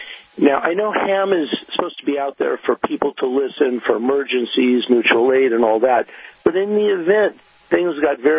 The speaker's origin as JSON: {"language": "English", "town": "Malibu", "region": "California", "country": "United States", "tie": "born or raised there", "said": "Back pre-cell phone, I grew up in Malibu."}